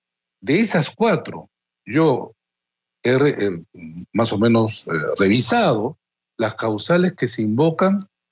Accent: Peru; Yo espero, como muchos peruanos, que sí sea.

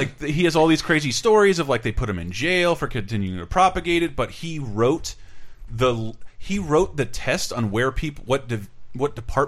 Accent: the South, United States; And at some point, growing up in the South, all of the rednecks embraced … like overnight.

